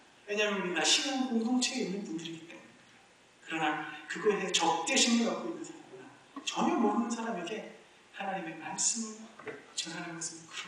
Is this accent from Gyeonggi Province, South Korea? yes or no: yes; Suwon, Gyeonggi Province, South Korea; 저는 수원에서 나고 자랐습니다. 대전에 아는 사람이 아무도 없습니다.